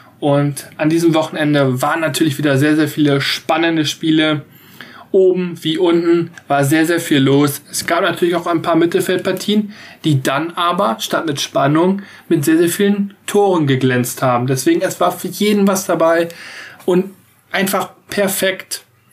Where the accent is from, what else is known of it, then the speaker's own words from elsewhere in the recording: North Rhine-Westphalia, Germany; der größte Verein bei mir aus der Umgebung, wo ich herkomme, aus dem Westmünsterland